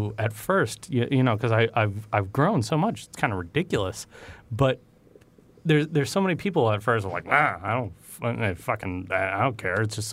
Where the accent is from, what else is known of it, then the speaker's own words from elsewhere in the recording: Boston, Massachusetts, United States; I'm originally from Boston.